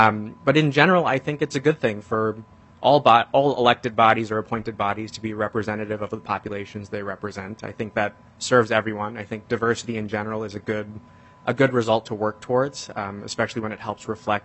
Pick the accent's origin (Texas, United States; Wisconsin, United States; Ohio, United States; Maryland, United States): Wisconsin, United States; born there; I was born in Wisconsin. I hope you won't hold that against me, but I've been living in Minnesota since 2010